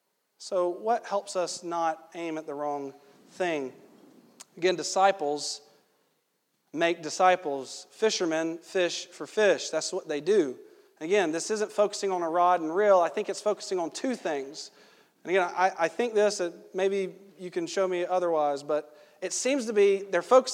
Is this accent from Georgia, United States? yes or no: yes; Georgia, United States; this could be because of the way I grew up in Georgia.